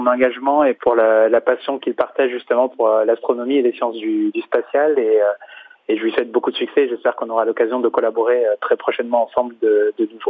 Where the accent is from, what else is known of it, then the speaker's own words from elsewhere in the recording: Nice, Provence-Alpes-Côte d'Azur, France; born there; Moi, je suis né à Nice, de parents sénégalais.